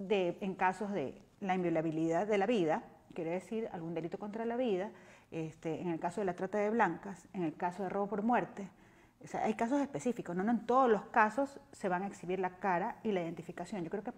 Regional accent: Ecuador; Yo, como criminóloga, como abogada, como ciudadana ecuatoriana, siempre estoy de acuerdo

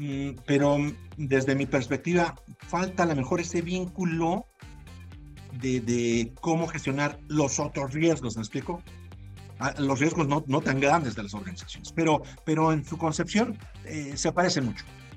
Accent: Mexico; Aquí estamos, con todo gusto. Somos mexicanos.

